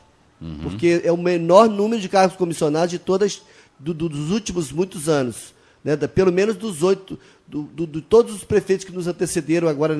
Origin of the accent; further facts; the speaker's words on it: Campos dos Goytacazes, Rio de Janeiro, Brazil; porque eu sou de Campos